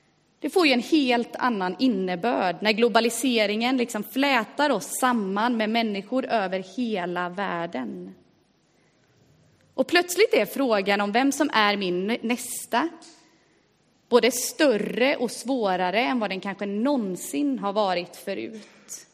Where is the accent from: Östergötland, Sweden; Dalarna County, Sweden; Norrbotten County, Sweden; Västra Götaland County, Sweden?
Västra Götaland County, Sweden; Gothenburg; now in Stockholm, Sweden; och jag är göteborgare i både grunden och i hjärtat, men lever just nu i exil i Stockholm där jag läser till pastor på Teologiska högskolan.